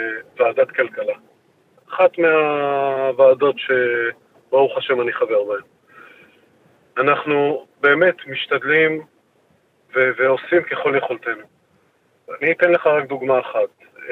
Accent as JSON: {"language": "Hebrew", "town": "Kiryat Ata", "region": "Haifa District", "country": "Israel", "said": "אז אני מקריית אתא, הייתי בעבר חבר מועצת עיר בקריית אתא 8 שנים, עורך דין במקצועי, 21 שנה."}